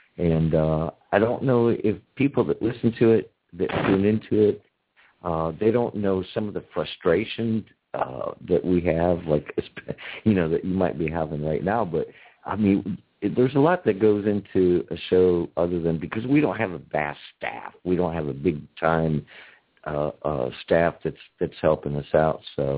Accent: United States; And I am an American by the design of people.

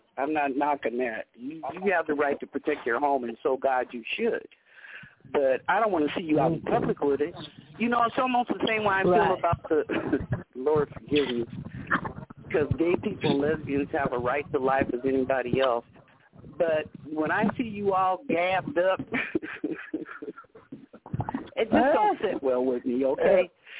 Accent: United States; That's why I say I'm glad I'm American. I live in America

